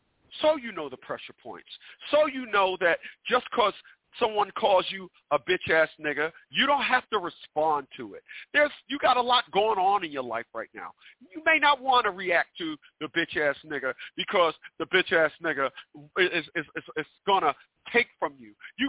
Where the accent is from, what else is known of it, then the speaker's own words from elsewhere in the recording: Newark, New Jersey, United States; especially where I'm from, people. I'm from Newark, New Jersey.